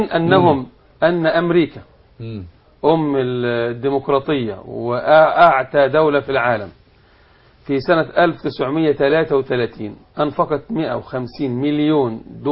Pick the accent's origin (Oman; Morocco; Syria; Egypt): Egypt; طب هل ينفع في الدنيا يعني التعليم عندنا في مصر يخرج فعلا اجيالا تقيم بلدا متحضره قويه متمدنه